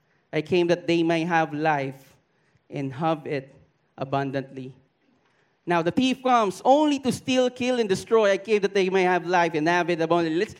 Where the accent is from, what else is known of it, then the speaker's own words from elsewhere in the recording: Quezon City, Metro Manila, Philippines; I was a freshman in UP Los Baños, and I'm not from Los Baños, I'm from Quezon City, but I studied in Los Baños.